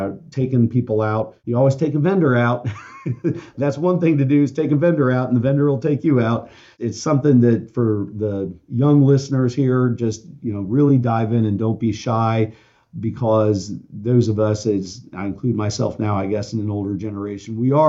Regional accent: Kansas City, Missouri, United States; I worked for a big law firm in San Francisco and a big law firm in my hometown of Kansas City

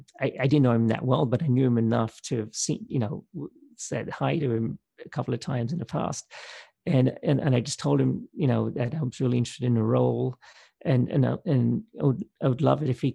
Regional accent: England, United Kingdom; moved away as an adult; now in United States; I grew up in England. So I came over to the US for grad school.

